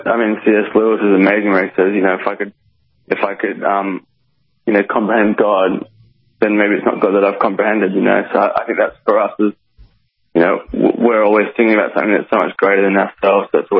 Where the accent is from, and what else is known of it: Australia